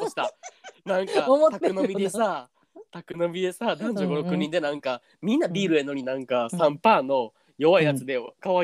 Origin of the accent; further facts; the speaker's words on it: Osaka, Japan; 僕も地元が大阪なので2人の会話がとても聞きやすく楽しませていただきました。